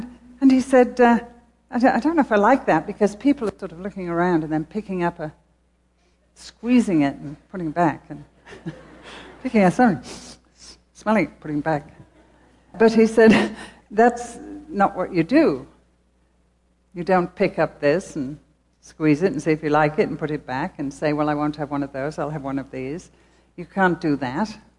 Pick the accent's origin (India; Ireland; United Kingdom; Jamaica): United Kingdom; England; I'm so glad I'm English, because I was taught to honor authority